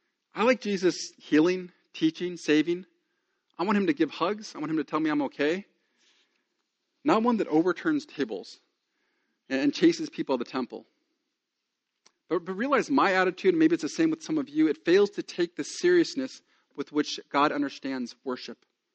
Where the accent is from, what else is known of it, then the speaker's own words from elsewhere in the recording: California, United States; Okay, I'm from Southern California, so an acre means absolutely nothing to me.